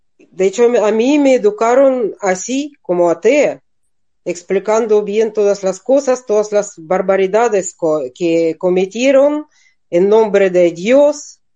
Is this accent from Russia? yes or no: yes; Russia; Spanish is a second language; pero yo puedo decir, como persona rusa, que nunca en la vida me creeré que Yuri Gagarin fuera creyente.